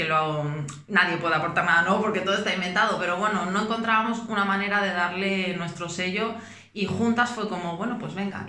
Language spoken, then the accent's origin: Spanish; León, Castile and León, Spain; moved away as an adult; now in Madrid, Spain; me vine a Madrid hace ya 11 años, casi a la vez nos vinimos, de León